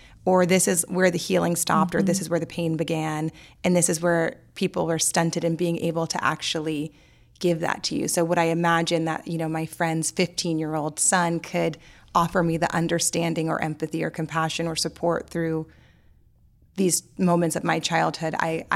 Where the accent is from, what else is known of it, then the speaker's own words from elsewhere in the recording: New Orleans, Louisiana, United States; So I grew up in New Orleans